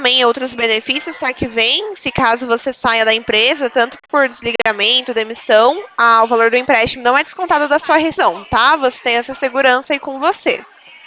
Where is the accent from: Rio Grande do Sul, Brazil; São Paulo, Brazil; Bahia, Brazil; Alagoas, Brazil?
São Paulo, Brazil; Americana; eu sou de Americana. Aqui é interior de São Paulo.